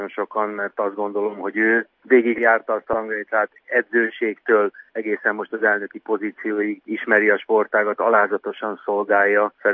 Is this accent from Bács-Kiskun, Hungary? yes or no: no; Vác, Pest, Hungary; vagy visszamegyek szülővárosomba, Vácra